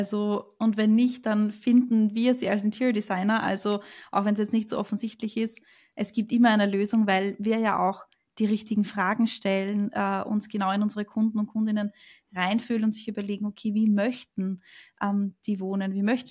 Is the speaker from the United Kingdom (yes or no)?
no; Austria; wie man bei uns in Österreich sagt